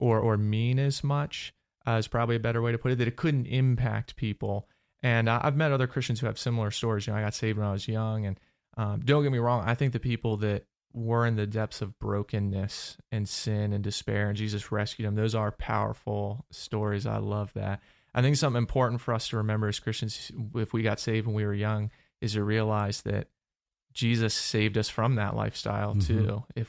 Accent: Monrovia, Maryland, United States; Yeah, so I grew up in a really small town in Maryland called Monrovia, Maryland.

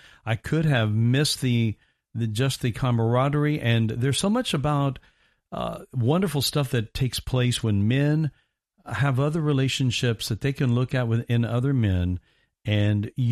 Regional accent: Indiana, United States; I grew up in Indiana, and I had two teams that I followed.

